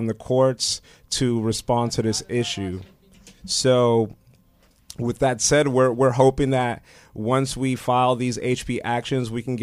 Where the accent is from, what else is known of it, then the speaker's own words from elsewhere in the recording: Astoria, New York, United States; I'm from Astoria. You know, I lived in Astoria my entire life. I went to public schools out there. My parents are living there. My family still lives there. I still live there.